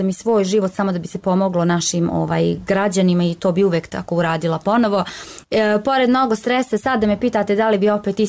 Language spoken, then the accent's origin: Serbian; Novi Pazar, Raška District, Serbia; kod nas u Novom Pazaru kaže se koliko ti je nafake